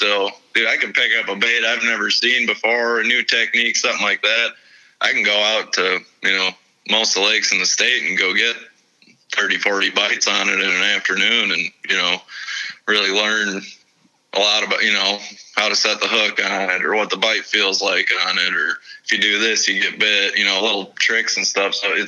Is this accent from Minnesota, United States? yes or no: yes; Minnesota, United States; you know, it's easy to fall in love with fishing growing up in Minnesota.